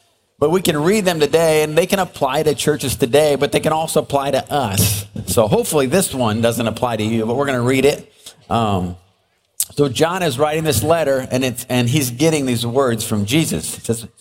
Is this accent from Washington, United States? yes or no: no; Illinois, United States; So, like Drew said, Janelle and I grew up in Central Illinois, down by Bloomington.